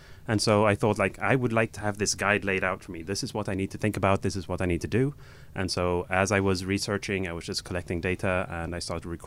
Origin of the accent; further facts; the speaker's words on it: Sweden; moved away as an adult; now in Canada; I grew up in Sweden.